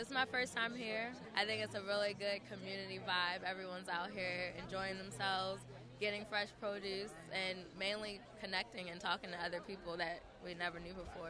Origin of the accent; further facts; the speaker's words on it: Baltimore, Maryland, United States; I'm from Baltimore, so that's why I'm invested in bringing forth health and urban farming into Baltimore.